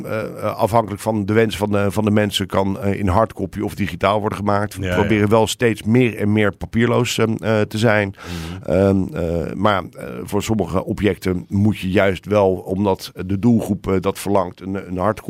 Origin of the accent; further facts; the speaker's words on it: Leiden, South Holland, Netherlands; ik ben geboren in Leiden. Daar een gedeelte van mijn jeugd doorgebracht. En ik heb mijn middelbare schooltijd heb ik daar doorgebracht.